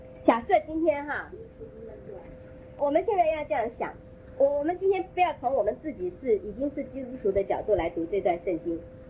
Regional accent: China; 他们就好像我们中国人来说，我们古代孔子

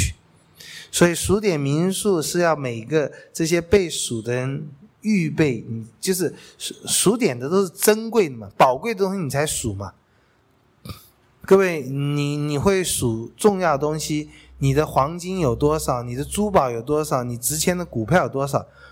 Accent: China; 这个在我们中国人里面现在当然也比较少了，就是从家谱来找谁是谁

